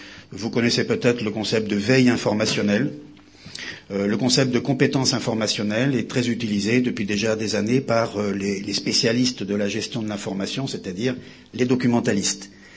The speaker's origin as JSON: {"language": "French", "region": "Brittany", "country": "France", "said": "comme on dit chez moi en Bretagne, parce qu'on aime bien, le beurre"}